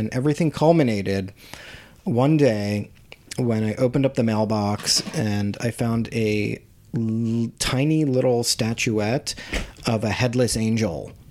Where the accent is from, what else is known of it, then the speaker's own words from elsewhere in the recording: Harrisburg, Pennsylvania, United States; Harrisburg, Pennsylvania, or just outside of it.